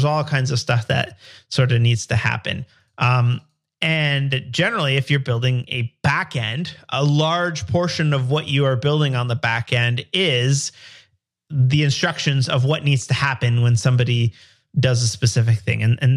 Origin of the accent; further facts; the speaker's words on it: Canada; I'm a developer from Canada